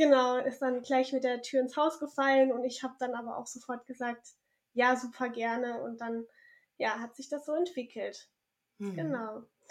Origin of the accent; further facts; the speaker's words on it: Germany; now in Bornheim, Germany; 36 Jahre alt, wohne zurzeit zwischen Köln und Bonn. In Bornheim, so ein kleiner Ort, und bin aber aufgewachsen in Süddeutschland